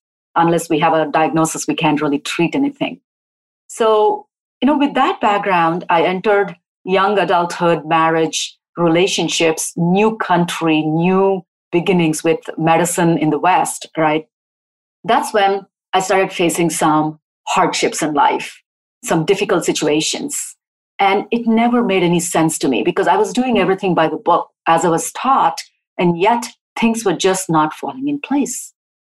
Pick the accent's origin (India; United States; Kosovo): India; South India; born there; As a kid, I was born in South India in a nice family, cozy, small family with large friends and extended family.